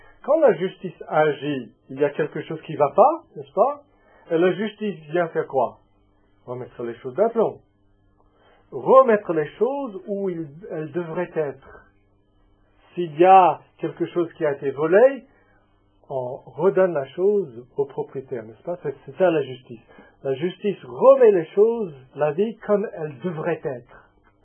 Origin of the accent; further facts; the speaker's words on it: France; Maintenant, en tant que Français, nous avons du problème à comprendre